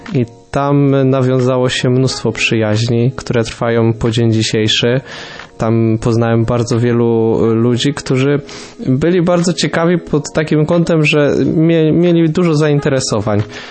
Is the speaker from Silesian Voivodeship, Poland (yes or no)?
no; Radom, Masovian Voivodeship, Poland; Ja pochodzę z Radomia, tak najprościej mówiąc. Jest to takie malownicze miasteczko na południu Mazowsza.